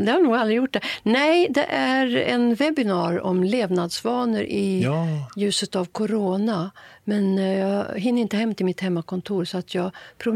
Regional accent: Sweden; born there; Och också tacksam över att jag är född i Sverige. Kunde flytta till Stockholm

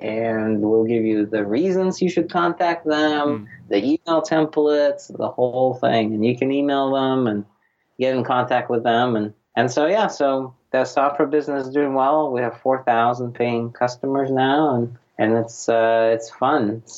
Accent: Russia; now in United States; You know, I grew up in Soviet Union and came here in 1993.

